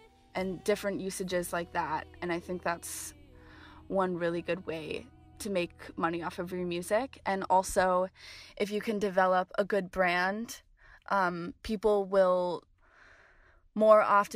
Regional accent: Colorado Springs, Colorado, United States; I loved growing up in the Colorado Springs music scene, and especially after having left.

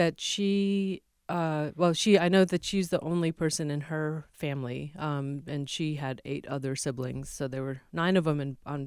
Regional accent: Chandigarh, India; Talk about growing up, essentially growing up in India. Right? Yeah. You know, the early years. We moved straight to Chandigarh. My dad and my mom had, you know, jobs there.

